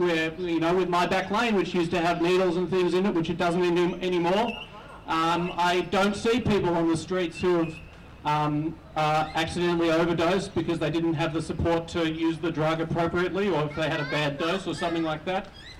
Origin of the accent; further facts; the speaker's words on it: Richmond, Victoria, Australia; I'm here with my four children and my partner. I grew up in Richmond, I was born here. I went to school in Nicholson Street when I was, you know, 4 and 6 and 8 and 10.